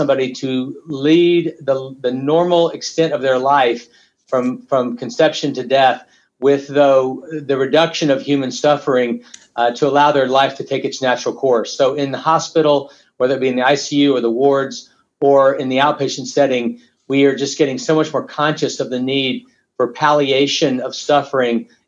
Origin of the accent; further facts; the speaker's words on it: United States; born or raised there; also born or lived in Venezuela